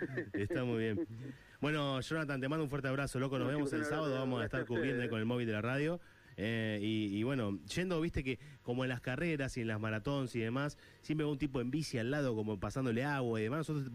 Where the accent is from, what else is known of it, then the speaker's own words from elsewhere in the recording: Tandil, Buenos Aires Province, Argentina; yo soy de Tandil, he nacido allá